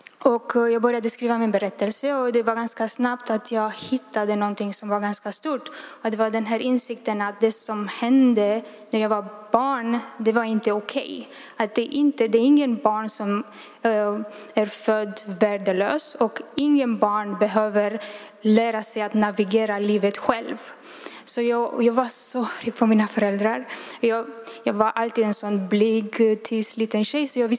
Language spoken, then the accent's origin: Swedish; Romania; Swedish is a second language; och jag kommer från Rumänien.